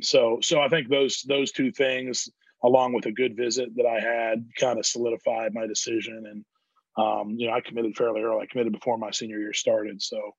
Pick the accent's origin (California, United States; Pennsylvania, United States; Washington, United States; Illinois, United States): Pennsylvania, United States; Pittsburgh; I'm from Pittsburgh, Pennsylvania. So, obviously a little ways away.